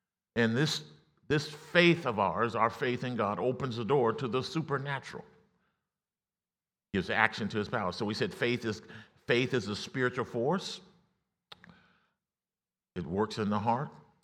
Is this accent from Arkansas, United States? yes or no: yes; Arkansas, United States; You know, if you grew up, I grew up in Arkansas, and so we had farms